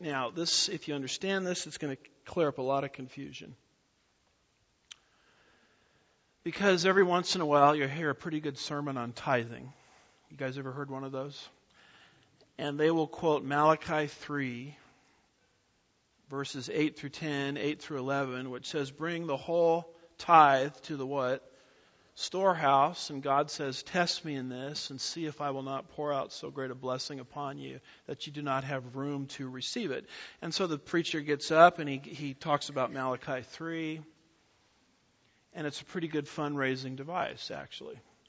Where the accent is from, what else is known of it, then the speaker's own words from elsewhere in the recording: California, United States; now in Texas, United States; my home state, I don't know how proud I am to admit this anymore, is the great state of California out there on the left coast. And I moved, my wife and myself moved to the Promised Land, Texas, around end of 1999.